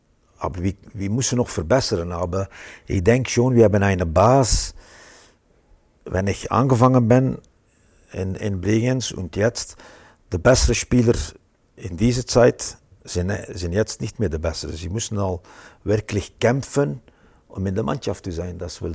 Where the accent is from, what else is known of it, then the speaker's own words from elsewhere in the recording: Belgium; ich bin immer dann in Belgien geblieben. Ich hatte einen guten Job in unserem Rathaus, in meiner Stadt, in meiner Heimat.